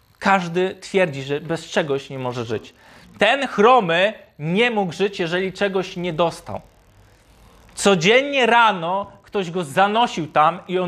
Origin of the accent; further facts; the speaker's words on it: Toruń, Kuyavian-Pomeranian Voivodeship, Poland; ja pochodzę z Torunia, od urodzenia chodziłem do kościoła katolickiego przez prawie 18 lat